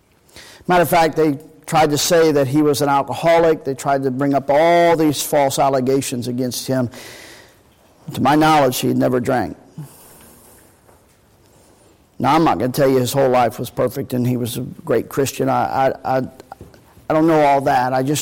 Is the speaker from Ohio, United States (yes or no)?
yes; Cincinnati, Ohio, United States; I don't say that because I'm from Cincinnati.